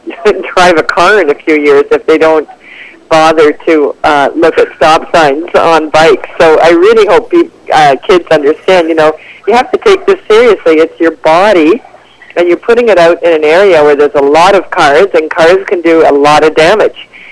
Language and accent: English; Ontario, Canada; I'm from Ontario, but I always come out here to ride in March